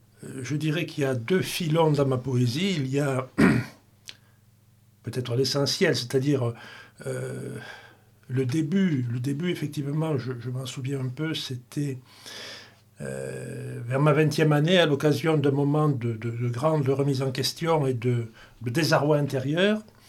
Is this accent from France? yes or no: yes; Figeac, Occitanie, France; born there; Je suis né à Figeac, puis j'ai vécu dans différentes villes de Midi-Pyrénées.